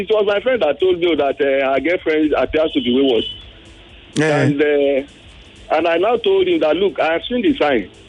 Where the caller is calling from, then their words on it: Ogba, Lagos, Nigeria; Good morning. … from Ogba.